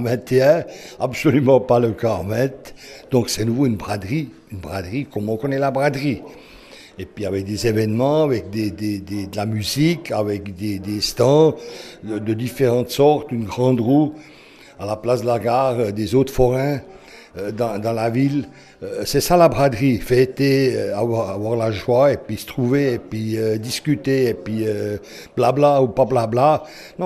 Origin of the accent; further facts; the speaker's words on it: Biel/Bienne, Bern, Switzerland; moi j'ai un certain âge, j'ai grandi à Bienne, j'ai fait toutes les écoles à Bienne, je suis pur biennois, j'ai encore lieu d'origine à Bienne